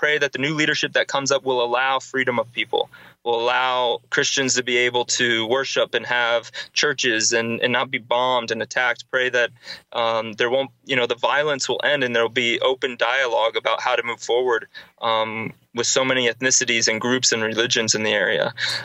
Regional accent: United States; while I'm an American, this is happening to hundreds of thousands of people every day in these places in Sudan.

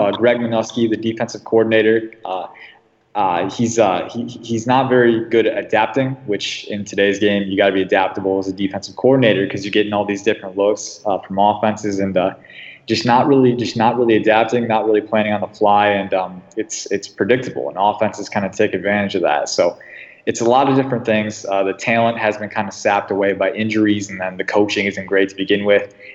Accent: Michigan, United States; I'm from Michigan, so that's kind of like a pit of sorrow right there.

